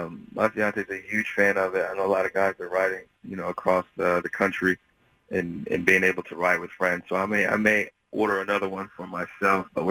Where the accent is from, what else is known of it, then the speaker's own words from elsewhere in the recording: Canton, Ohio, United States; But really near and dear to me is my hometown, Canton, Ohio, so I want to make sure I helped out as much as I can from a food and financial standpoint.